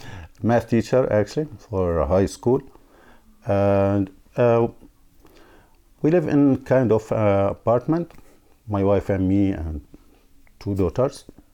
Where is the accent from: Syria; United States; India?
Syria; English is a second language; now in Smithers, Canada; I'm from Syria and now we live in Smithers, BC. We have been here for 7 years now. Yeah, we came as refugees in 2017, December, in Prince George, and then we moved here